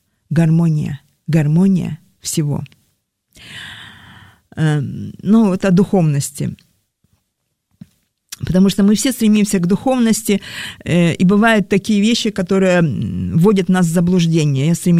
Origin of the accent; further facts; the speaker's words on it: Vladivostok, Primorsky Krai, Russia; Я сама из Владивостока, да.